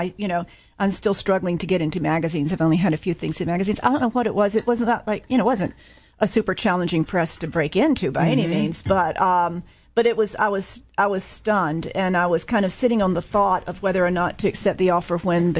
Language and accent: English; Southern United States, United States; yes, I am a Southerner.